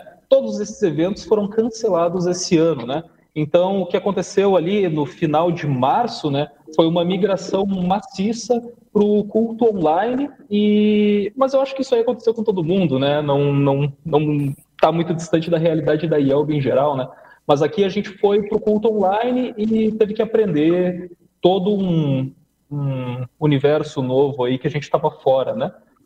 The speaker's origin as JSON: {"language": "Portuguese", "town": "Canoas", "region": "Rio Grande do Sul", "country": "Brazil", "tie": "born or raised there", "also_born_or_lived": "São Paulo", "lives_now": "Espírito Santo, Brazil", "said": "Eu sou um gaúcho nascido em São Paulo, né? Então, eu sou de Canoas. Me cresci em Canoas, né? Rio Grande do Sul, aí pertinho do seminário, né?"}